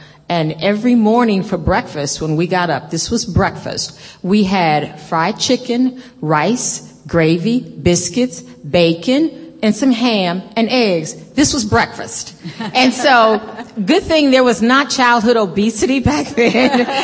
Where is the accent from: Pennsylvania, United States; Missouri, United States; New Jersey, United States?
Missouri, United States; St. Louis; also born or lived in Tennessee; I know that I grew up in Tennessee. My mother and my father both were from Tennessee. And I actually, I moved to St. Louis, Missouri when I was very young, so I really grew up in Missouri.